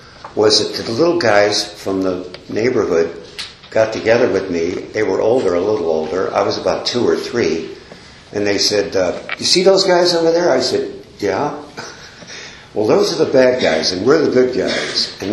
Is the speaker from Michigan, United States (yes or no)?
yes; Detroit, Michigan, United States; born there; So I was born in Detroit in 1926, Detroit, Michigan, the east side of Detroit, and my dad was a sort of a heavy-handed German.